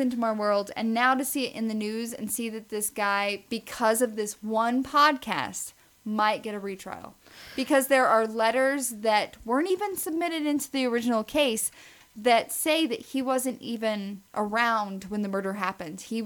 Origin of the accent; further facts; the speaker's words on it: Missouri, United States; I come from Southwest Missouri, which is pretty much the South and honorary South.